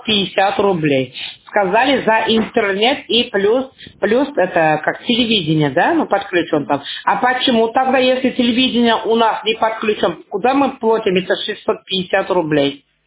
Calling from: Saint Petersburg, Russia; из Лесовецкого, это Санкт-Петербург, звоним.

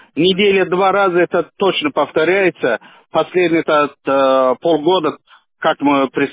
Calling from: Shushary, Saint Petersburg, Russia; Я из Шушара, Акуровского, 18, квартира 258.

